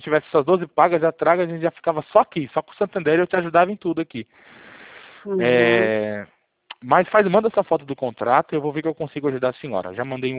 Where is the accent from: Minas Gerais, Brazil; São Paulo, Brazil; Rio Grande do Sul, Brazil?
São Paulo, Brazil; Eu sou paulista